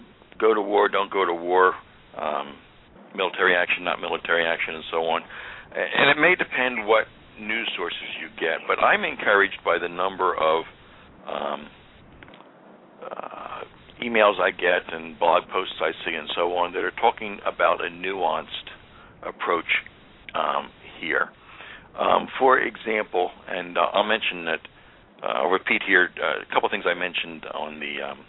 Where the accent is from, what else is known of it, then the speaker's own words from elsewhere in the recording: Pennsylvania, United States; I'm from Pennsylvania, by the way, and I have some friends who are Quakers, although I'm not a practicing one myself.